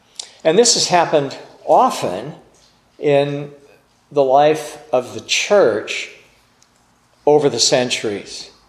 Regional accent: California, United States; And I was from Southern California and I knew what a bird of paradise was.

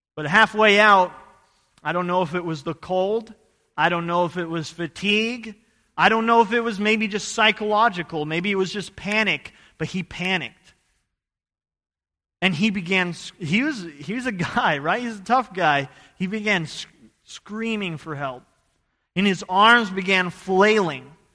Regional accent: Idaho, United States; I'm from Idaho, and I love the mountains.

